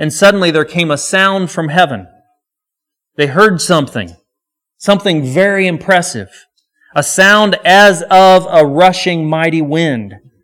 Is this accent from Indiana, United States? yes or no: yes; Indiana, United States; But when I was a kid growing up in Indiana, we had lots of big, impressive storms and many tornadoes.